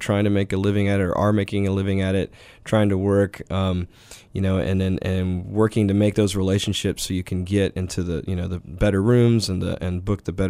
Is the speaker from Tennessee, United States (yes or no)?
no; Spring, Texas, United States; I grew up in Spring, Texas, which is just north of Houston, just south of the Woodlands. My parents are still there.